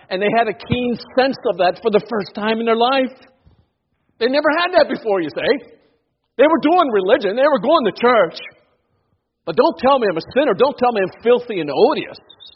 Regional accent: Washington, District of Columbia, United States; The nation's capital, my hometown, I tell you, they don't tell you that.

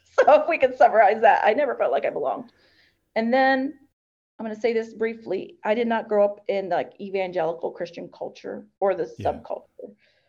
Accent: Puerto Rico; now in United States; people thought I was African-American when I came from Puerto Rico, because I was a lot darker.

